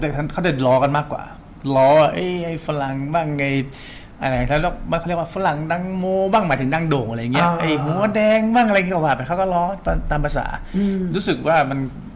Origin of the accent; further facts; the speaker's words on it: Nakhon Phanom, Thailand; เกิดมาก็เขาเรียกว่าโตที่นครพนมเลย อยู่ใช้ชีวิตแบบเหมือนเด็กบ้านนอกเด็กต่างจังหวัดอยู่กับแม่กับปู่ย่าตายาย